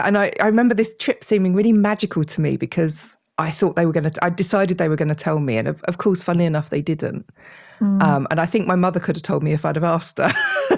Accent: United Kingdom; which we absolutely hate talking about being British

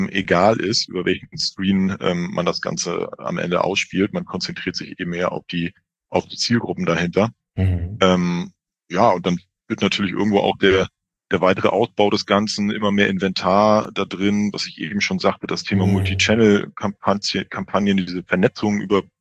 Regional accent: Hamburg, Germany; als Hamburger bin natürlich ganz begeistert

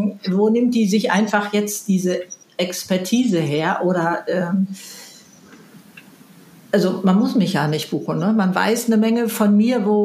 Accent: Hamburg, Germany; Ich komme aus Hamburg, so sagt man hier.

